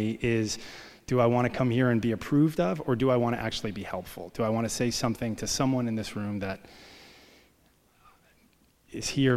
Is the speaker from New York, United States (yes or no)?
yes; New York City, New York, United States; I mean, I grew up in New York City. I'll tell you a little bit about what it was like.